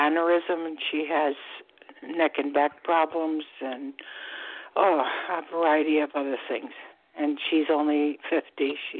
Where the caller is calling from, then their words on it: Florida, United States; Hi. I'm calling from Florida.